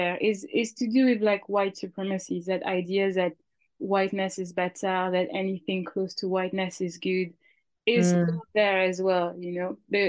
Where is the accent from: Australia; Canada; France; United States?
France; also born or lived in Africa; growing up in France, even though I tried to learn at some point, I didn't really know better. So it wasn't until I got to Africa that I really learned how much I could do with my hair.